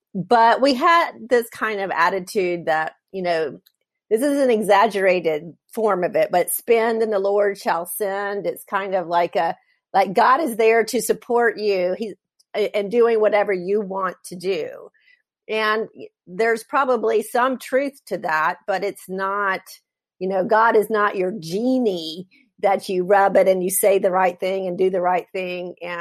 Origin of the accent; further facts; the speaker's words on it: Atlanta, Georgia, United States; But I grew up in the Atlanta area, a very devout Baptist, then Episcopal family.